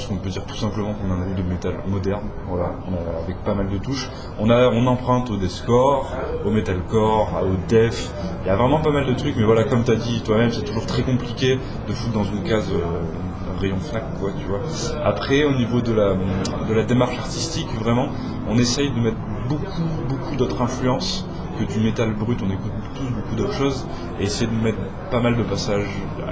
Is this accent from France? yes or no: yes; south of France, France; Voilà, donc on vient du sud de la France, tout est beau, il y a du Ricard.